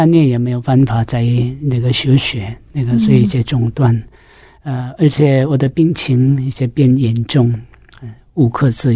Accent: South Korea; Chinese is a second language; 我是在韩国的中南部出生在那里，我们家也是一些佛教的一些家庭，也是一些儒教的一些思想，这样的长大的。

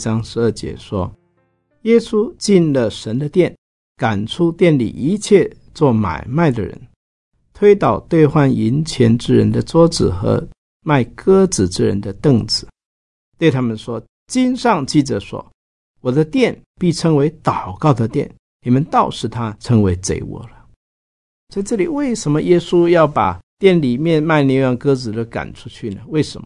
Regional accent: Taiwan

